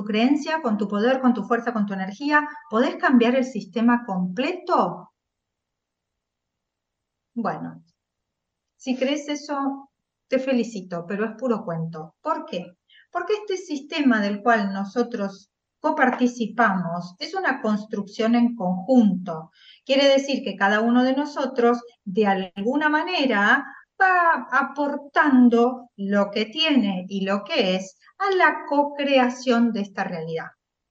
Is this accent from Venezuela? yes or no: no; Argentina; A mí, como argentina.